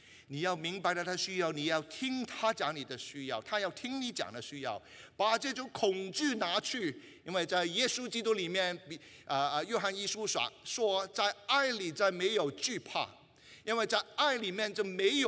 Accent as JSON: {"language": "Chinese", "region": "Guangdong", "country": "China", "said": "就是我们广东人叫做话事权呢"}